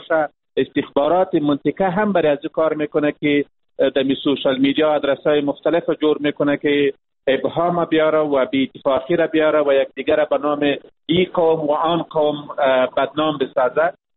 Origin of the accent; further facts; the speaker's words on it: Afghanistan; ما یک افغان هستیم و می باشیم و تا ابد می باشیم.